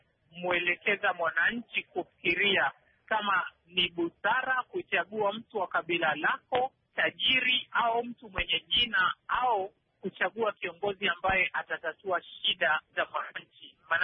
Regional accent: Kenya; Mimi ni mzaliwa wa Kenya, nimeishi na kusomea Kenya.

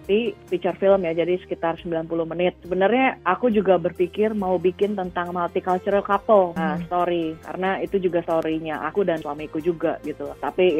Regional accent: Indonesia; Apalagi aku juga dari Asia ya, yang apa sih mental illness itu gak pernah diomongin, apalagi di Indonesia.

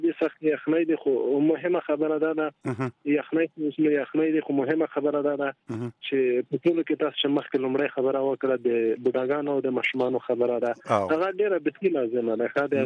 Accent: Paktika, Afghanistan; او زه خپل له پکتیکا نه یم خاص له پکتیکا بیا نو له سواله

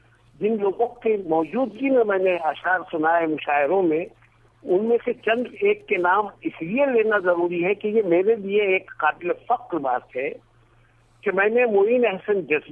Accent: Nanded, Maharashtra, India; also born or lived in Aurangabad; میری پیدائش اورنگ آباد میں 1948 میں ہوئی اور میری تعلیم پوری یعنی تقریباً پہلی جماعت سے بی اے تک میری تعلیم یہاں ناندیڑ ضلع میں ہوئی جو اورنگ آباد کا ایک ضلع ہے.

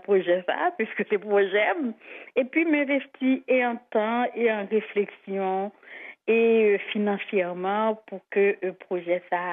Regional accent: Haiti; moi, en tant qu'haïtienne, comme je suis racine

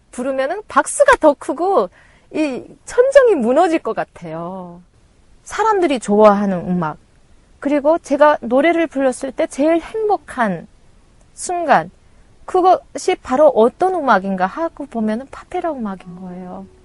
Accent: North Korea; now in South Korea; 저는 그 가운데 북한 사람으로서 북과 남을 남에서 살아온 사람이라서

